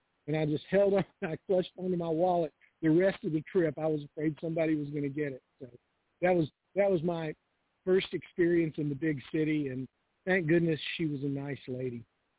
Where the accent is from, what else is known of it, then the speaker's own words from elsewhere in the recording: North Carolina, United States; I was so green. I was just from North Carolina. I didn't realize that you didn't do that.